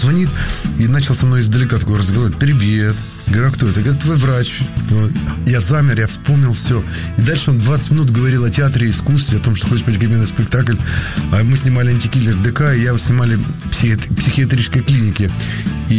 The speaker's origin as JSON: {"language": "Russian", "region": "Eastern Ukraine", "country": "Ukraine", "said": "Ну, я украинец, советский украинец, и я такой восточный украинец, который жил долго на западной Украине."}